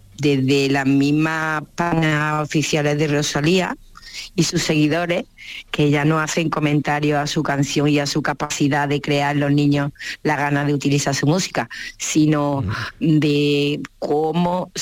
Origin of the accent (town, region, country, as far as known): Córdoba, Andalusia, Spain